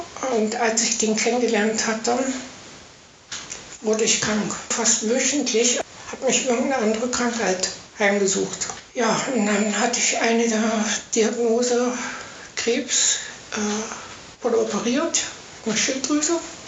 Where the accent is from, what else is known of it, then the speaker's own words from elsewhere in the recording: Blankenburg, Saxony-Anhalt, Germany; hier wieder zurück nach Blankenburg. Blankenburg ist meine Geburtsstadt. Ich bin hier groß geworden mit 5 Geschwistern.